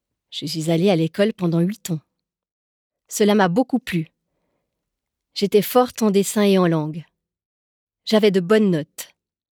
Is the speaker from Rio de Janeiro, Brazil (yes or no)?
no; Fortaleza, Ceará, Brazil; now in Lausanne, Switzerland; j'ai 32 ans et je vis depuis 12 ans à Lausanne. Je suis mariée et j'ai 3 enfants. J'ai grandi près de Fortaleza avec 4 sœurs et 2 frères.